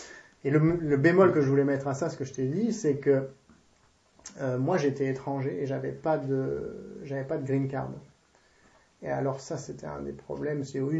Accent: France; je suis français, mais je représentais la Belgique, puisque j'avais fait mon doctorat en Belgique.

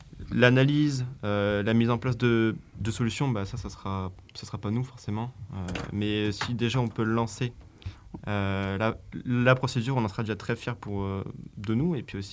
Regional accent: Lille, Hauts-de-France, France; nous on vient de Lille, donc c'est aussi un regard extérieur.

